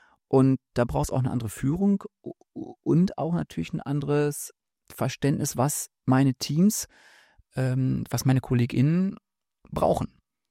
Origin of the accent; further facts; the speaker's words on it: Osnabrück, Lower Saxony, Germany; Ich weiß, in Münster fährt man Fahrrad, aber ich komme aus Osnabrück, da muss ich ein bisschen weiter fahren.